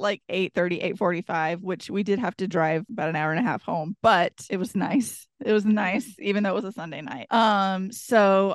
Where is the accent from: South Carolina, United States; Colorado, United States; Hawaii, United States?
South Carolina, United States; Gadsden; of Gadsley, South Carolina.